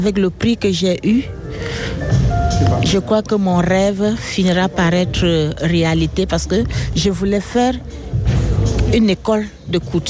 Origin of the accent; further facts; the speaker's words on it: Yaoundé, Centre, Cameroon; Je viens du Cameroun, Yaoundé.